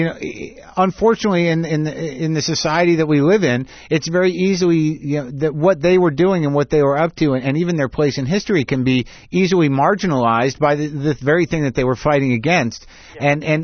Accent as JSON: {"language": "English", "town": "Albuquerque", "region": "New Mexico", "country": "United States", "tie": "born or raised there", "said": "I'm happy that you're in Albuquerque, my hometown. I love that place."}